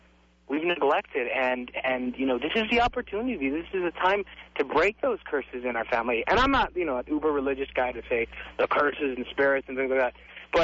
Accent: Ciudad Juárez, Chihuahua, Mexico; I mean, I'm from Juarez.

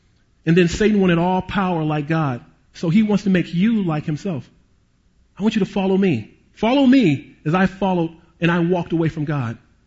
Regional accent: Detroit, Michigan, United States; Growing up in Detroit, As a little boy, I prayed this prayer.

